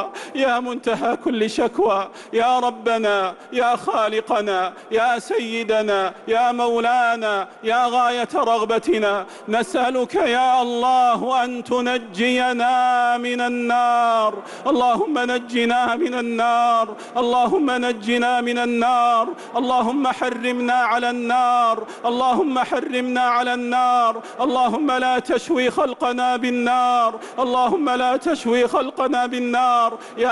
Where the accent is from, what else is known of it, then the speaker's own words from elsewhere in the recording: Saudi Arabia; اللهم احفظ بلادنا المملكة العربية السعودية